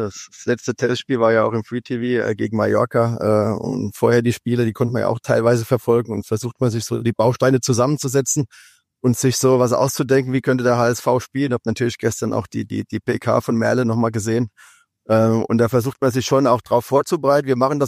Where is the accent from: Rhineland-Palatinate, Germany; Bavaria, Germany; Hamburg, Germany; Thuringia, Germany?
Rhineland-Palatinate, Germany; Kaiserslautern; ich komme aus Kaiserslautern, wie Sven auch